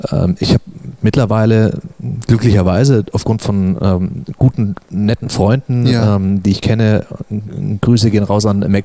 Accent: Augsburg, Bavaria, Germany; accent: mix of Bavarian and Swabian; ich bin ja ursprünglich aus Augsburg. Das heißt, ich spreche eine Mischung aus Bayerisch und Schwäbisch.

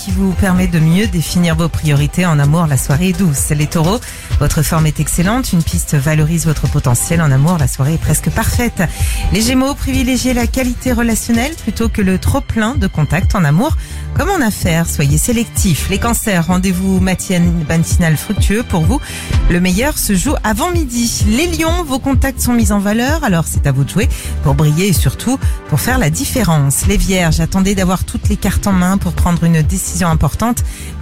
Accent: Le Mans, Pays de la Loire, France; Bah, déjà, bon, je viens du Mans.

